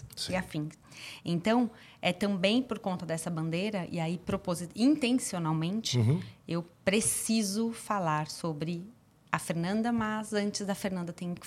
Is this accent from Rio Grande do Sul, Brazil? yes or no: no; São Paulo, Brazil; born there; Eu nasci em São Paulo. Minha mãe veio para São Paulo com 8 anos de idade. Eu nasci aqui. Meus pais são testemunhas de Jeová.